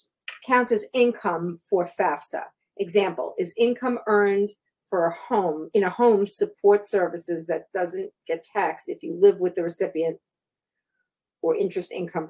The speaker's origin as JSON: {"language": "English", "country": "Kenya", "said": "from Kenya."}